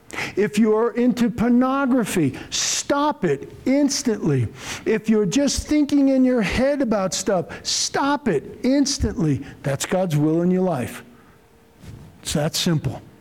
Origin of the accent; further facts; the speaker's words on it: Ireland; No, I'm Irish, but yeah, I know.